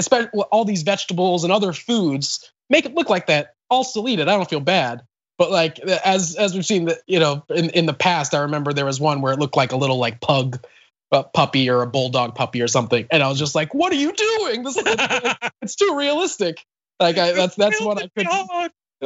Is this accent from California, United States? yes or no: yes; Bakersfield, California, United States; I'm from Bakersfield, so I've seen a lot of snakes.